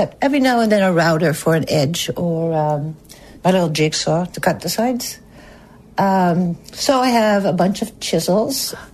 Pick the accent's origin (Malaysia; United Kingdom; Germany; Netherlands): Netherlands; now in Morrisonville, United States; I'm from Holland originally, and I've been a sign maker at Morrisonville, New York for 35 years.